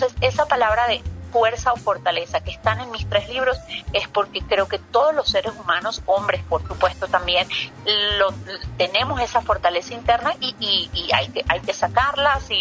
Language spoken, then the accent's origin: Spanish; Mexico; obviamente como mexicana.